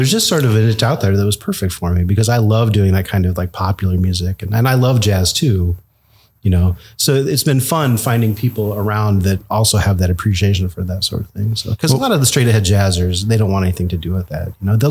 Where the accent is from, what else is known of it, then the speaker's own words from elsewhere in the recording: Illinois, United States; I grew up in Central Illinois, and my grandfather was a bluegrass musician back in the 40s and 50s.